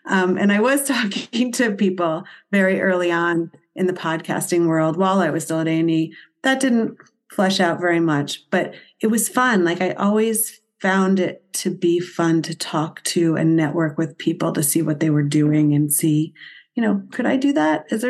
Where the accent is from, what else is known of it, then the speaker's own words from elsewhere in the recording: New Jersey, United States; Went to school at the University of South Carolina, coming from the New York area. I grew up in New Jersey and was a government and international studies major.